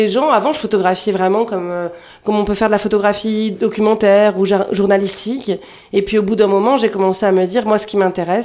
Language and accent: French; Lima, Peru; born there; French is a second language; Ouais, c'est ça, je suis née à Lima.